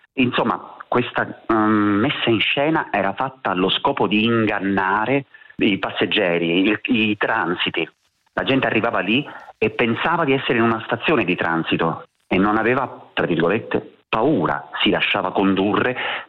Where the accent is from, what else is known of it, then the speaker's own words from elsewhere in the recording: Palermo, Sicily, Italy; Io sono nato a Palermo e sono molto legato a questa città